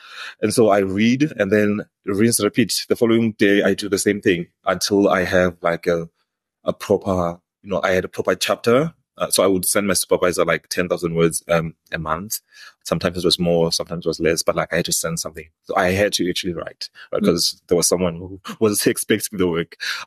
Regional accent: Tzaneen, Limpopo, South Africa; I'm from Limpopo, Tzaneen, and I come from this community called Mbamamichisi, right?

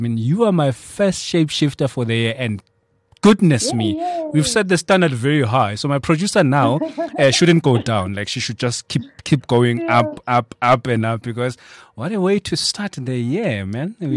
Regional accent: Soweto, Gauteng, South Africa; I grew up in Soweto, so I know the cultural and socioeconomic, situation of Soweto and all that.

